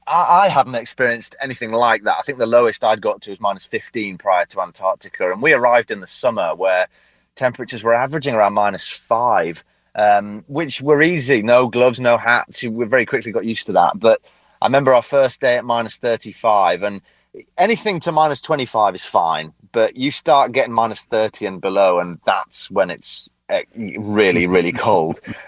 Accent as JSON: {"language": "English", "region": "North West England", "country": "United Kingdom", "tie": "born or raised there", "said": "Well, I grew up in the Lake District, and it's a beautiful area in the north of England with lots of lakes and lots of high mountains, and it's on the coast, and it's just heaving with wildlife."}